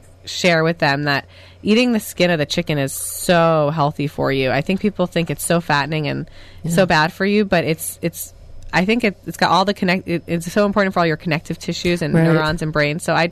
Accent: Plainview, New York, United States; now in California, United States; Actually, no. I'm born and raised in New York.

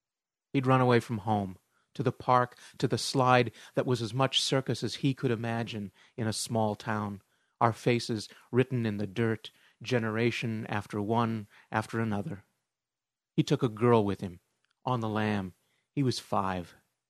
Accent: Henderson, Nebraska, United States; No, I grew up in a little town in the middle of Nebraska, which might be worse. a town of under 1,000 people called Henderson

